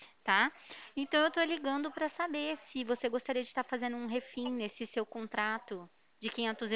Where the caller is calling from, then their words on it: Ribeirão Preto, São Paulo, Brazil; Eu sou aqui de Ribeirão Preto, fico aqui na Presidente Vargas